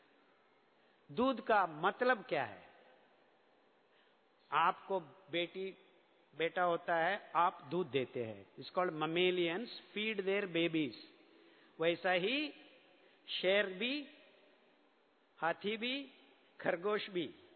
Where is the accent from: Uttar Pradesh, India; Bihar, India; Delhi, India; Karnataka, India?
Karnataka, India; Mysore; हम मैसूर से हैं.